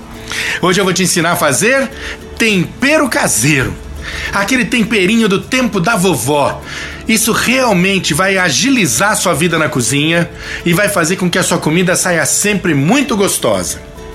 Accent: São Paulo, Brazil; Eu sou de São Paulo

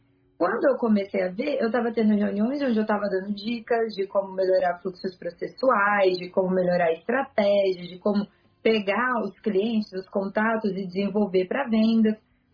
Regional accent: Campinas, São Paulo, Brazil; na minha cidade, que eu sou de Campinas.

